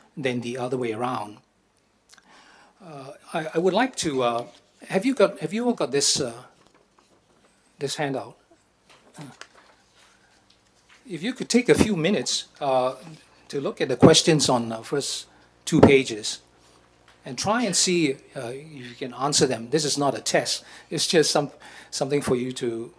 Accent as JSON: {"language": "English", "country": "Malaysia", "moved": "as an adult", "said": "I introduced myself to my American classmates and told them I was from Malaysia, and they asked me, which part of Africa is that?"}